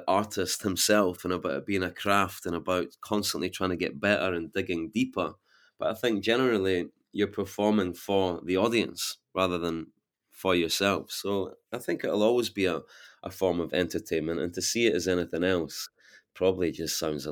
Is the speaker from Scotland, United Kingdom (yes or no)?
yes; Edinburgh, Scotland, United Kingdom; From Portobello in Edinburgh, so from the east coast of Edinburgh.